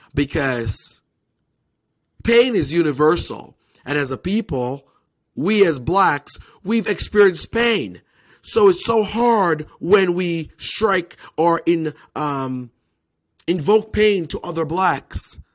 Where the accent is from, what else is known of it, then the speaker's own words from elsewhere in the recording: Jamaica; now in United States; because I'm from Jamaica and I came here to seek asylum.